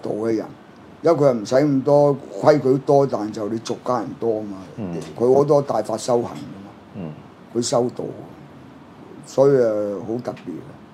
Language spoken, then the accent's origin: Cantonese; China; 我哋中國人難進步咧，就睇嗰個足球就知㗎